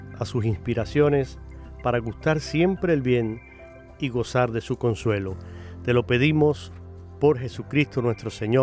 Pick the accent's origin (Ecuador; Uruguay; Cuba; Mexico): Cuba; now in United States; Es inmigrante, al igual que este servidor … que soy cubano. Los dos abandonamos nuestros países por razones y motivos. Y estamos aquí, en Estados Unidos.